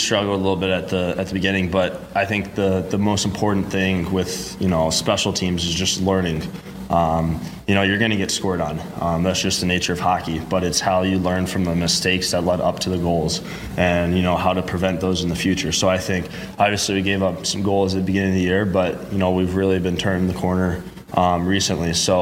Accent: Naperville, Illinois, United States; I'm from Naperville. So I've known him for a long time.

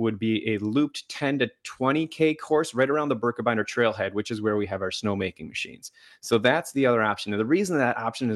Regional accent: Green Bay, Wisconsin, United States; I'm from the Green Bay area, right? That area of the state's a little flat.

